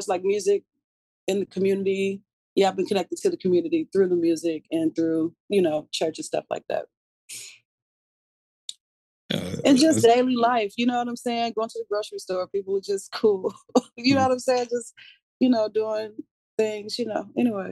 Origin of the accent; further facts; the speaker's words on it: Atlanta, Georgia, United States; now in Portland, United States; I'm from Atlanta, Georgia.